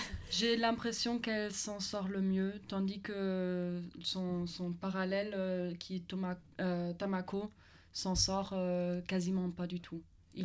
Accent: Germany; French is a second language; Des mots que même moi, en tant qu'allemande, je n'ai jamais entendu avant.

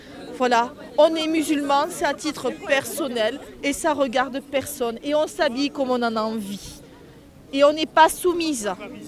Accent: France; On a grandi en France, on est né en France, on est français.

